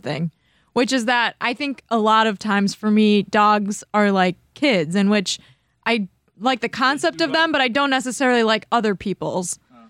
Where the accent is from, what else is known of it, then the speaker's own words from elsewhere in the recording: Chicago, Illinois, United States; I'm from Chicago, okay?